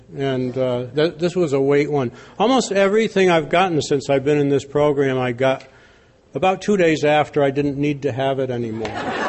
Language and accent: English; New Hampshire, United States; Only some of you know that I'm from New Hampshire.